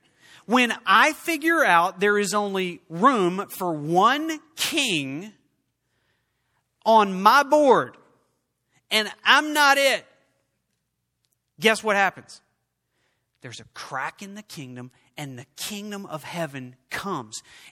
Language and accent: English; Oklahoma, United States; I grew up in Oklahoma. We played checkers.